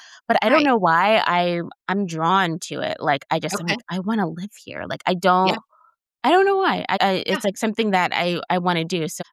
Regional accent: San Francisco, California, United States; And I'm from San Francisco. So I'm like, I can't picture that in Texas.

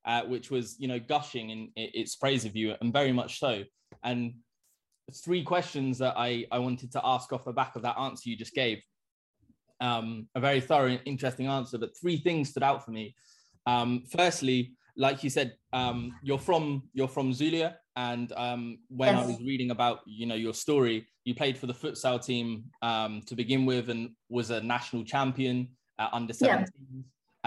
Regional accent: England, United Kingdom; I think they're just probably more surprised that I'm from England than American, rather than thinking I sound American.

